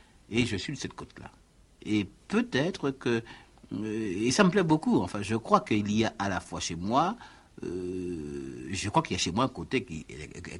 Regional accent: Basse-Pointe, Martinique; born there; Je suis né à la Martinique, très exactement dans un petit village qui s'appelle Basse-Pointe, dans le nord de la Martinique. Un paysage assez étonnant, un peu breton, d'une très haute falaise, en face de l'Atlantique déchaîné.

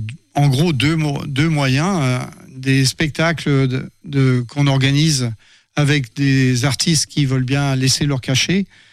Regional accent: France; il y a une politique d'inclusion scolaire comme chez nous en France

